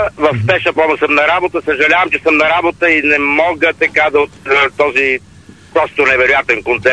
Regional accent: Sofia, Sofia City, Bulgaria; аз съм от София, тук съм на работа, слушам в спешна помощ, работя. На 55 години съм

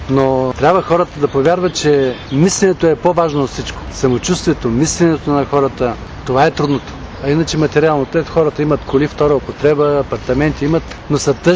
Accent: Kardzhali, Kardzhali Province, Bulgaria; now in Haskovo, Bulgaria; Аз съм от Кърджали, иначе хареса ми дойде тук да живея

